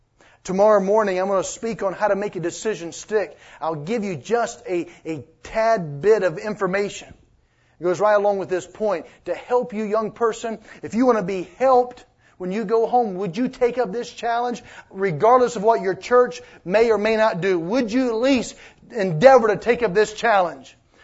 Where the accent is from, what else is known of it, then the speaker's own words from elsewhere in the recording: the South, United States; I grew up in the Bible Belt